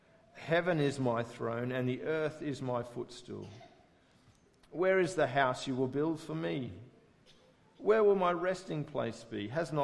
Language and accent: English; Chapel Hill, Queensland, Australia; also born or lived in Sydney; I grew up in Chapel Hill, which is a hilly suburb with no trains. Except for our time in Sydney, as a couple, we never really lived anywhere close enough to a train line to make regular use of it.